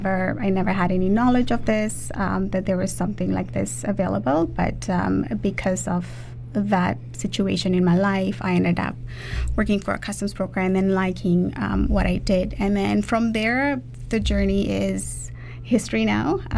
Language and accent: English; Fiji; now in Vancouver, Canada; I'm originally from Fiji. I was born and raised there. I moved here about 20 years ago.